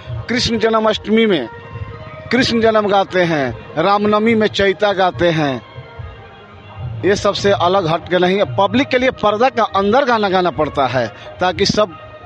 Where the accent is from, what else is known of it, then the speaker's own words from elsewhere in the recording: Bihar, India; now in Faridabad, India; हम बेशक बिहार से बिलोंग करते हैं लेकिन हम लोग हरियाणा में फरीदाबाद रहते हैं